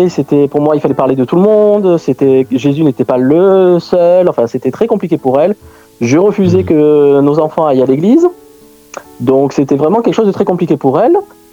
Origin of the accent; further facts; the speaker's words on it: Marseille, Provence-Alpes-Côte d'Azur, France; moved away as an adult; now in Gagny, France; je suis né à Marseille il y a 38 ans maintenant, donc j'ai 38 ans, comme on peut le dire, voilà. Donc j'ai vécu à Marseille jusqu'à l'âge de mes 18 ans. Suite à mes études, j'ai dû me déplacer à Toulon.